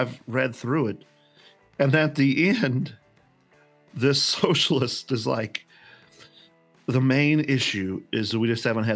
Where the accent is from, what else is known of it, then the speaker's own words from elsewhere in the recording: West Virginia, United States; When I grew up, Matt, I grew up in West Virginia, and in not the poorest of poor, but I wore Air Jordache to school